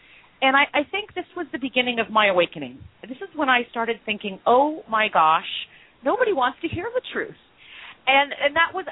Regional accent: Los Angeles, California, United States; born there; And my family was Irish. I was born in Los Angeles to an Irish-American family.

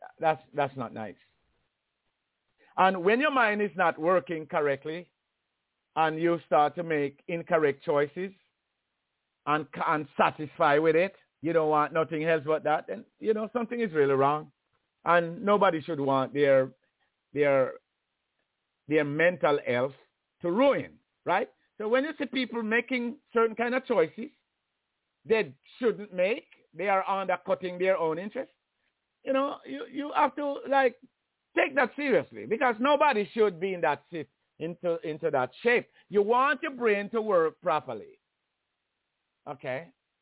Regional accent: Jamaica; Because I come from Jamaica.

